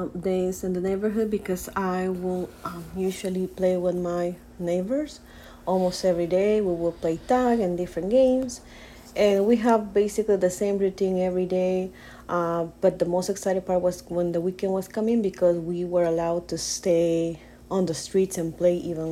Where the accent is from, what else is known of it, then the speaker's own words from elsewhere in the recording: San Salvador, El Salvador; Well, I grew up in San Salvador, in El Salvador. I will spend some time with my grandparents and some weekends with my grandparents and then with my mom and my dad.